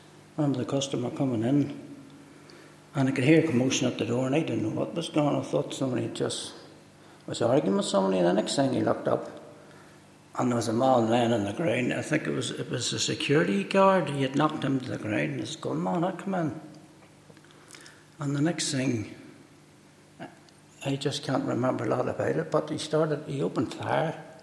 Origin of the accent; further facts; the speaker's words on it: Newry, Northern Ireland, United Kingdom; As you can get from my accent, I'm not really from Lorne. I'm originally from Newry. I was born and bred in Newry. And lived there for 37 years. And brought up in a working class family.